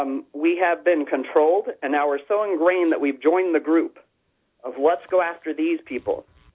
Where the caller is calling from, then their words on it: Ohio, United States; Here, I'm calling from Ohio. I listen to your show all the time via the internet.